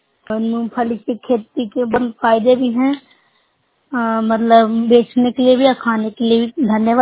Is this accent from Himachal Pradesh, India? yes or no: no; Bihar, India; मैं नौसा ब्लॉक से हूँ, जिला ललनंदा के निवासी हूँ।